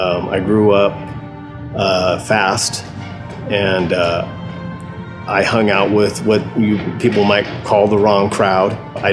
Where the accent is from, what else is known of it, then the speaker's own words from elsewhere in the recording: Santa Clara, California, United States; I grew up in Northern California, Santa Clara, California to be exact. I grew up in a kind of single parent home.